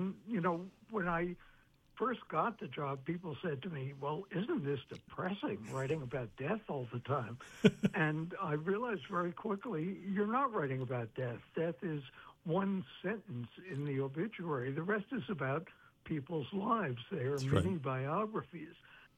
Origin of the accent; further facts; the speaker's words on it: Brooklyn, New York, United States; It's especially important because growing up in Brooklyn, my family culture was to deny death.